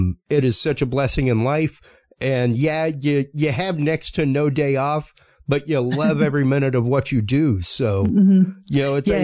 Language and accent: English; Houston, Texas, United States; I'm from Houston.